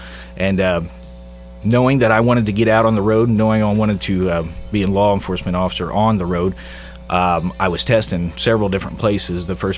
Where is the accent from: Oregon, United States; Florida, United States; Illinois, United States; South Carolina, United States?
Illinois, United States; Jerseyville; And he said he'd offer me a job to come back to Jerseyville, my hometown.